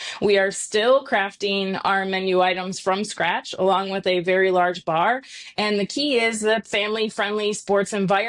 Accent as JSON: {"language": "English", "town": "Chicago", "region": "Illinois", "country": "United States", "said": "I'm originally from Chicago, so traveled throughout Chicago and Wisconsin"}